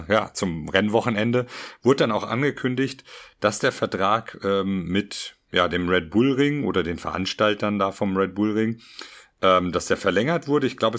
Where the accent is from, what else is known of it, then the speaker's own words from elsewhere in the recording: Germany; Für uns als Deutsche ist es auch noch nah dran.